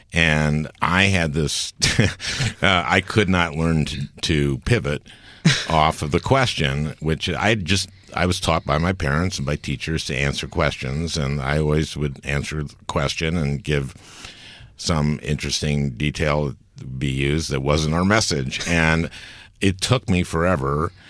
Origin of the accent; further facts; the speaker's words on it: St. Louis Park, Minnesota, United States; I grew up in St. Louis Park, which is the Jewish suburb of Minneapolis. It's about 25%, or was when I was growing up, about 25% Jewish, but that's a lot of Jews in Minnesota.